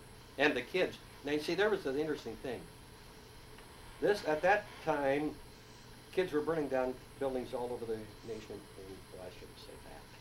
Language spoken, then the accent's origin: English; Indiana, United States; See, in my home state, Indiana, at that time at least